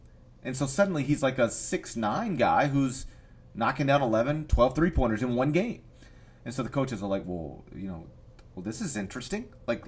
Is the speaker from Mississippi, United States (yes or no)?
yes; Mississippi, United States; Dude, I'm from North Mississippi. That doesn't mean I'm from the North. It just means I'm from the top of Mississippi.